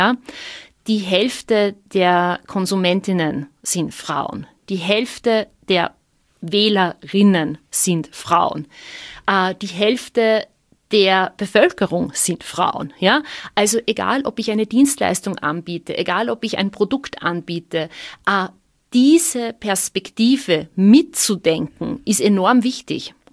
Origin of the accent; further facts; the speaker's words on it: Upper Austria, Austria; Ich bin in Oberösterreich auf einem Bauernhof aufgewachsen, bin in einem sehr konservativen Umfeld groß geworden